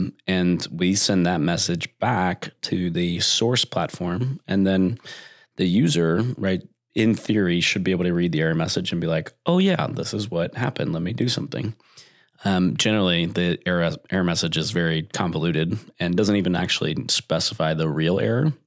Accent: Texas, United States; Yeah. I feel like I can do that because I'm Texan or something.

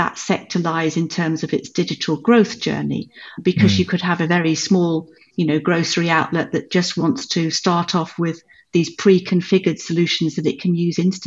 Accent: Worcester, West Midlands, United Kingdom; the time I was 11, I'd lived in seven counties. So I'm never really quite sure what to say. I tend to say the Midlands because I went to school in Worcester. So I'm from the Midlands, basically, yeah. But I've lived all over the UK.

